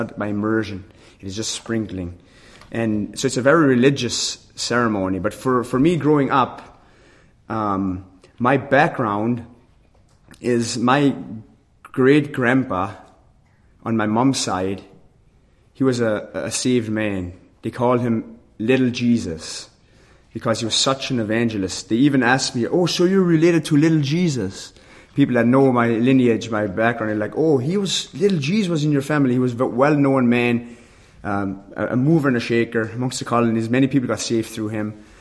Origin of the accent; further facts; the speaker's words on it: Manitoba, Canada; So Manitoba itself, where I'm from Winnipeg. I live in Winnipeg now, but my colony that I was from was in Manitoba. One of them that was like an hour from Winnipeg. So that's where I grew up.